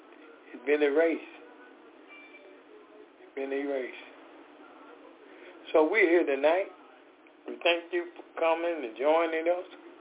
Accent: Decatur, Georgia, United States; I am from Decatur, Georgia.

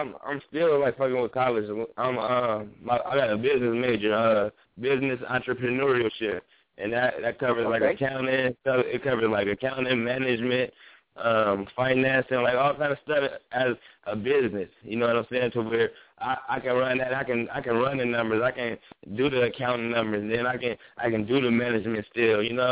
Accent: Long Beach, California, United States; I'm from Long Beach, as everybody knows, Long Beach, California, or whatever, and I went to, you know, the famous Long Beach Poly High School

